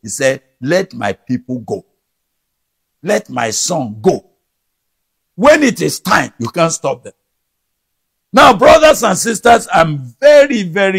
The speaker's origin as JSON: {"language": "English", "country": "Nigeria", "tie": "born there", "said": "I've never known any time that changed since I was born in Nigeria."}